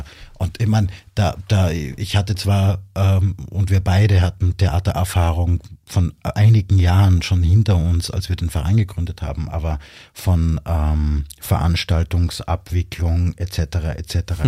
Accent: Styria, Austria; Aber ich bin aus dem Murtal und du bist aus dem Ennstal.

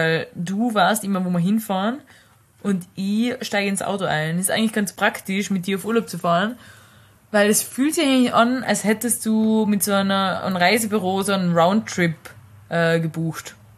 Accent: Carinthia, Austria; Ich bin Kärntnerin.

